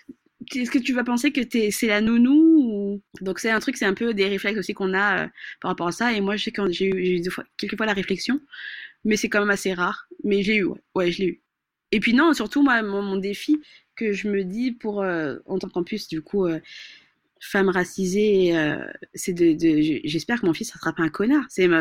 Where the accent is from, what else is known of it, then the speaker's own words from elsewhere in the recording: Madagascar; je suis malgache